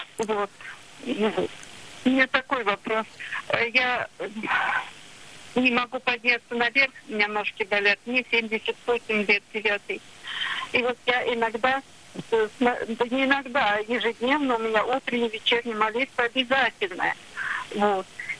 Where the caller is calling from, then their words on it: Voronezh Oblast, Russia; Я из Воронежской области, раба Божия